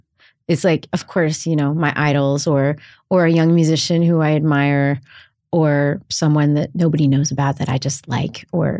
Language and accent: English; Texas, United States; Yeah, and well, I grew up in Texas.